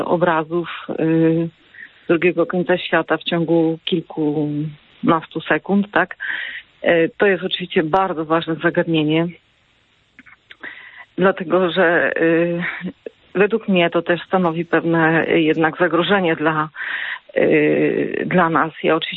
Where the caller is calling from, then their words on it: Kraków, Lesser Poland, Poland; dzwonię z Krakowa.